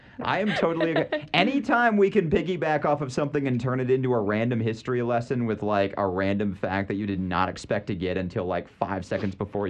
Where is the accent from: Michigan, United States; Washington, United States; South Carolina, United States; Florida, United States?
Michigan, United States; I grew up in Michigan, and we would go up to the Upper Peninsula